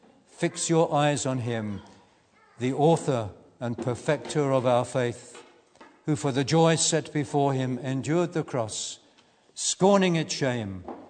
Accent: Battersea, London, United Kingdom; It was a long time ago, when I was 17, there was a special service held in a church. I grew up in Battersea

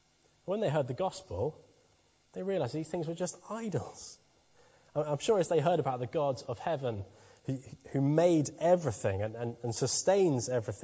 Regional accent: London, United Kingdom; I grew up in London

